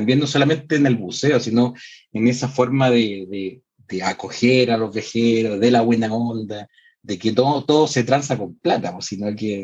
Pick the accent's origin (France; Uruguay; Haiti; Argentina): France; Spanish is a second language; Como muy española, siendo francesa.